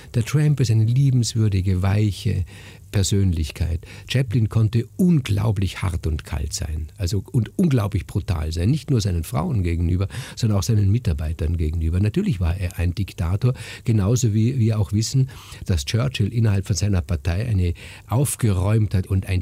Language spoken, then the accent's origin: German; Vorarlberg, Austria; Ich komme ja aus Österreich, aus Vorarlberg.